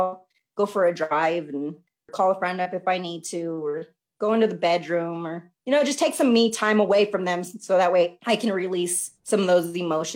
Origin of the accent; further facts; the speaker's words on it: Greeley, Colorado, United States; now in Denver, United States; born and raised in Colorado, from Greeley, Colorado. I moved out to the Denver area in 2005.